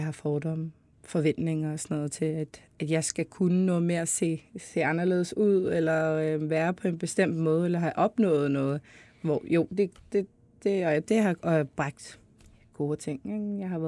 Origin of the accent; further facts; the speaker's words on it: England, United Kingdom; also born or lived in Hvidovre, Denmark; Jeg plejer at sige, at jeg var fra England, ikke at jeg var dansker, ja. Men mit hjem var England. Jeg er født i Hvidovre, og jeg har boet der de første 9 måneder.